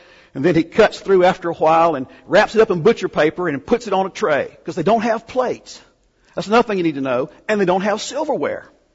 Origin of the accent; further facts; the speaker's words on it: North Carolina, United States; now in Texas, United States; I grew up in North Carolina. Barbecue meant pork with a certain kind of sauce on it. Moving to Texas, it meant primarily beef with either a rub or sauce on it.